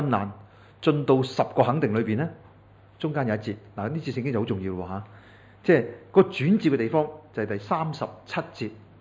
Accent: China; 十对希伯来人来讲，或者对我们中国人一样，是都是指到完全的意思

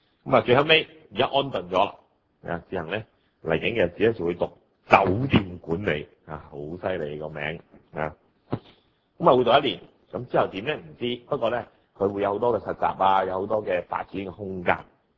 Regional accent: Hong Kong; 其實我哋香港人都唔係好知乜嘢叫做恐怖分子

